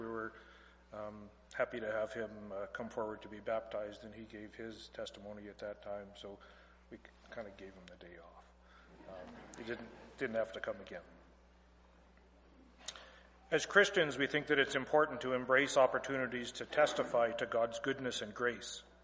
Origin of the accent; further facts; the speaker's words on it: Vulcan, Alberta, Canada; I grew up in Vulcan, Alberta, as a regular attender of church, youth group, and camp.